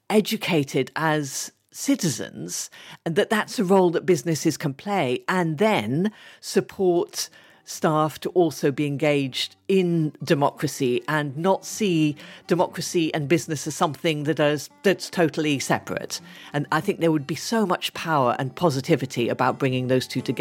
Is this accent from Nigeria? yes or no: no; Ethiopia; I grew up in Ethiopia and that was the main influence on me. But then I used to come, even very young, to the UK during the summer holidays.